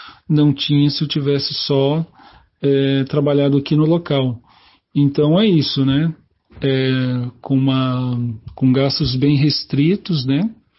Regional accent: Curitiba, Paraná, Brazil; sou de Curitiba.

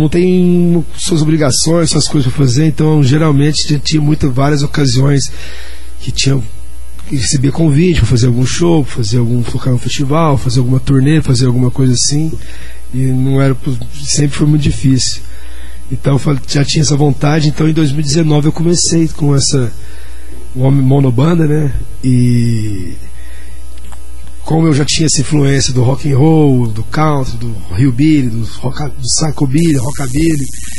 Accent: Uberlândia, Minas Gerais, Brazil; now in Berlin, Germany; sou de Uberlândia, Minas Gerais, mas atualmente moro em Berlim, Alemanha.

